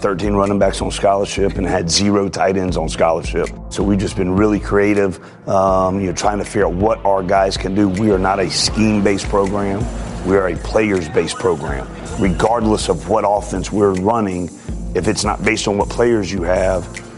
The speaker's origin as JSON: {"language": "English", "town": "Atlanta", "region": "Georgia", "country": "United States", "said": "I'm from Atlanta. I love Atlanta."}